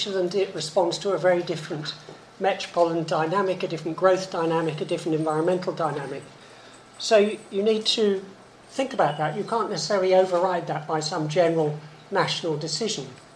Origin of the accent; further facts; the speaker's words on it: East of England, United Kingdom; I mean, I'm from Suffolk and my relatives are just as passionate about the edge of Bury St Edmunds or the edge of Ipswich